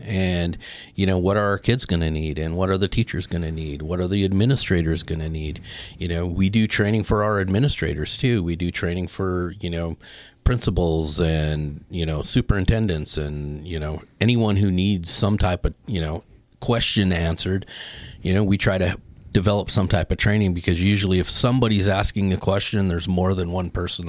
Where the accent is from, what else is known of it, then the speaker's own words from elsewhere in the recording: Minot, North Dakota, United States; moved away as an adult; I grew up in North Dakota.